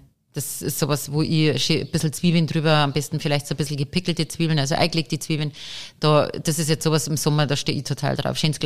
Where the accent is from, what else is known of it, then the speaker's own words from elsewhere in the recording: Riedering, Bavaria, Germany; Es ist mitten in Riedering. Also mein Heimatort